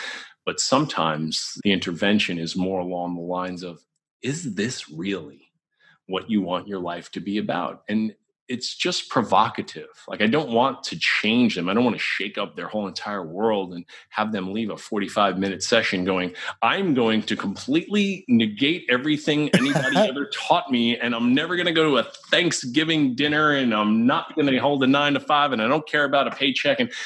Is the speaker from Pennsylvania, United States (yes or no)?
no; New York, United States; I'm also kind of a Weisenheimer and I'm like a New Yorker.